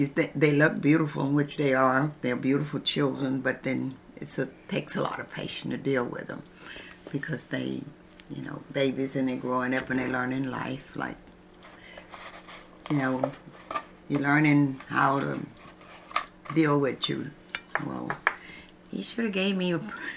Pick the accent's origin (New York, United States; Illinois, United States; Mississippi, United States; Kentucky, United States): Mississippi, United States; Jonestown; also born or lived in Minnesota, Mississippi; I was born in Jonestown, Mississippi, but I was kind of raised in Minnesota, Mississippi by my dad and my Aunt Susie. I was like 6 or 7 years old when I was there. But I remember Jonestown more because that's most where I was raised up at, in Jonestown, Mississippi.